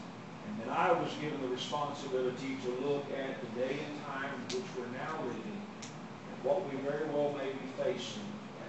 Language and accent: English; Ada, United States; I've heard this for many years as I grew up there in Ada